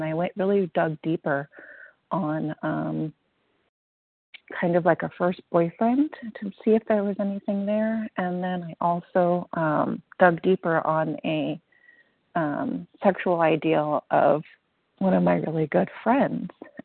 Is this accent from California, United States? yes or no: yes; San Diego, California, United States; Thank you. … I'm from San Diego, California.